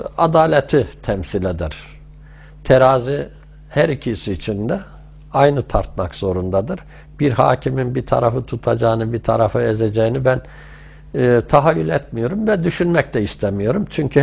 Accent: Tokat, Turkey; Ben Tokat doğumluyum. Lise öğrenimine kadar Tokat'ta kaldım.

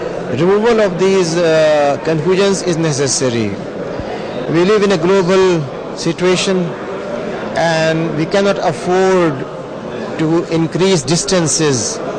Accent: Pakistan; English is a second language; I am from Pakistan. I am Vice Chancellor of Rifai University there.

